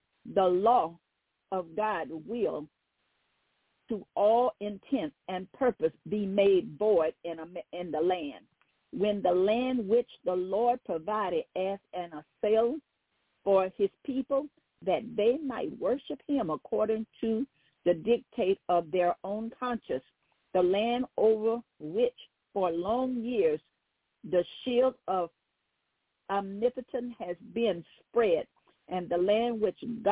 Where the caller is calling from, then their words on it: New Orleans, Louisiana, United States; I'm calling from New Orleans.